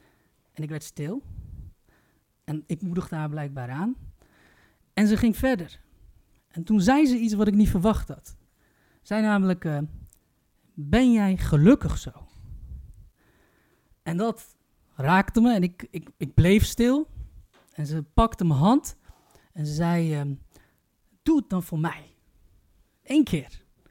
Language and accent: Dutch; Turkey; Jullie vergeten één detail. Ik ben Turks.